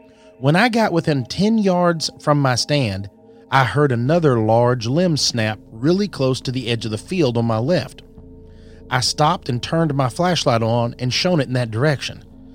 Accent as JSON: {"language": "English", "region": "Indiana", "country": "United States", "tie": "born or raised there", "said": "I've since sold that property and hunt in my home state of Indiana."}